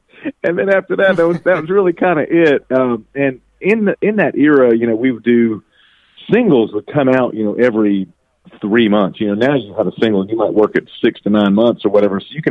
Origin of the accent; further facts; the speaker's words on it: Atlanta, Georgia, United States; we're all from Georgia. You know, we're from Atlanta.